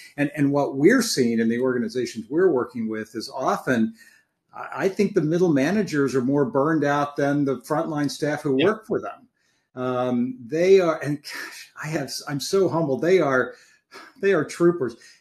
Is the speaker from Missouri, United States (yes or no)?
yes; St. Louis, Missouri, United States; also born or lived in Phoenix; spent a long time at BJC in my hometown of St. Louis, and then as the CEO of the Children's Hospital in Phoenix.